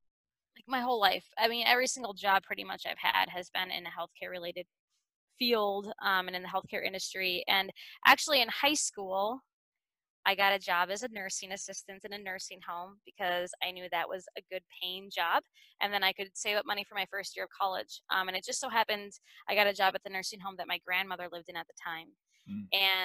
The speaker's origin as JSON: {"language": "English", "town": "Alexandria", "region": "Minnesota", "country": "United States", "tie": "born or raised there", "said": "Yeah, so I grew up in Minnesota. I grew up in a lake community called Alexandria, Minnesota."}